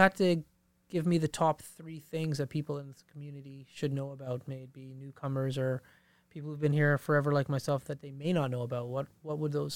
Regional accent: Fort McMurray, Alberta, Canada; I'm like, man, I'm born and raised in Fort McMurray. I know everything that's going on.

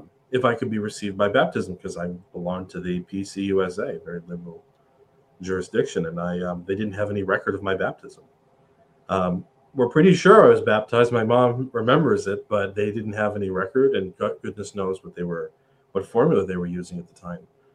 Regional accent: Scotland, United Kingdom; We're Scottish Presbyterians.

